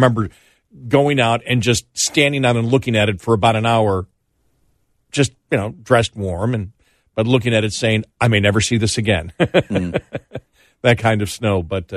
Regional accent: Buffalo, New York, United States; I grew up in Buffalo. It's nothing.

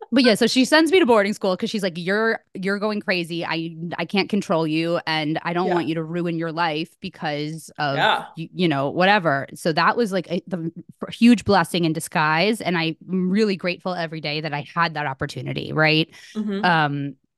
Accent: Connecticut, United States; where I grew up in Connecticut, like cocaine was huge.

